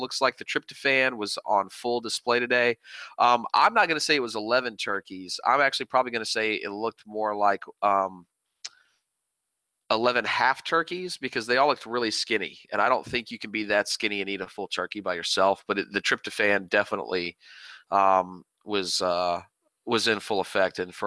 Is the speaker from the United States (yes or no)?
no; England, United Kingdom; accent: English; That's Emirates for all of you that don't understand my English accent.